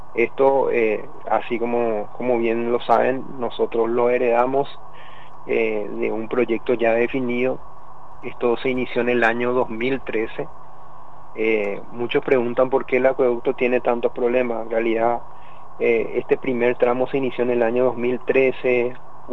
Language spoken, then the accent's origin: Spanish; Paraguay; el deber que nos toca como paraguayos.